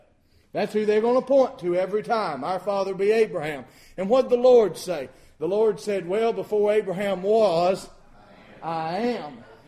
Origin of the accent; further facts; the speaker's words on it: Alabama, United States; Now, you've got another preacher from Arkansas, and I'm a preacher from Alabama